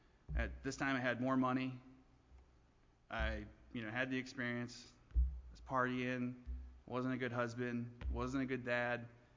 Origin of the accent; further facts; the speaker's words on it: Michigan, United States; My wife was from Michigan. I'm from Michigan. We moved back here